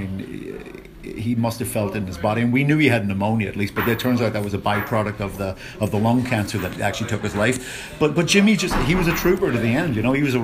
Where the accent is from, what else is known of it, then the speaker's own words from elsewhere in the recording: Belfast, Northern Ireland, United Kingdom; And we end in my hometown of Belfast tomorrow night.